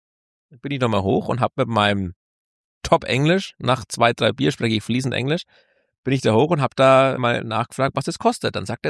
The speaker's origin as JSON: {"language": "German", "country": "Germany", "said": "weil wir sind ja aus Deutschland."}